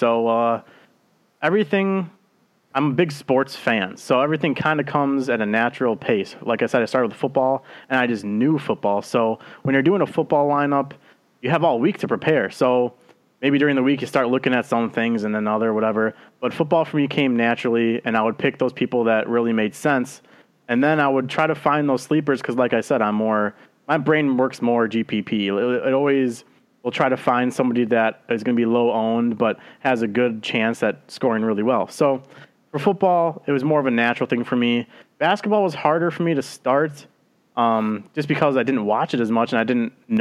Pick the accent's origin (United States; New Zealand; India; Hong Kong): United States; Wisconsin; which I'm from Wisconsin, so I'll use Miller Park